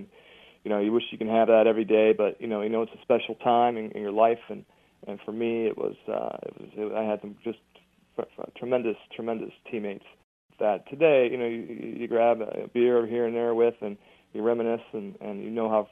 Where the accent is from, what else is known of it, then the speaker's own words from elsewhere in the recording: Ohio, United States; I'm from Ohio, and my dad's from Ohio. And, you know, I live the fight every day, and I live in Ohio now.